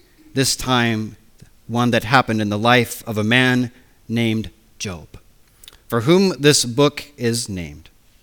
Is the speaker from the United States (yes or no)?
yes; United States; When I was growing up in America, even from a young age, I found great enjoyment in reading the newspaper.